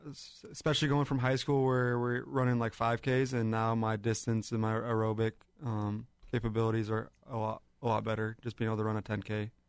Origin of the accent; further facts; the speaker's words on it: Iowa, United States; now in Boise, United States; And, yeah, I'm from Iowa as well, so I kind of knew Coach Immels before he came out to Boise.